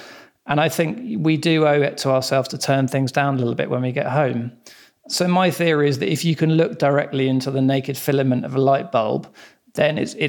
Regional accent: London, United Kingdom; I was born and raised in London

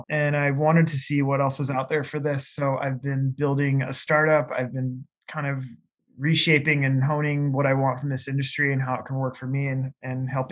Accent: Seattle, Washington, United States; I grew up in Seattle, so that's a really good hub for that kind of thing.

